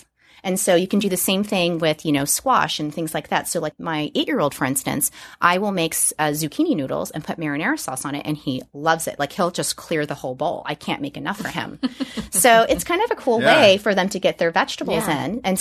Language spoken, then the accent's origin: English; Hawaii, United States; And I'm also from Hawaii, and there's like we used to eat a lot of soy sauce